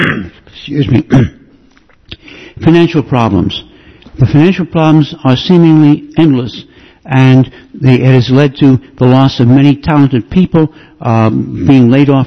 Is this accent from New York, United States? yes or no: yes; Staten Island, New York, United States; I'm from Staten Island, still a part of New York City.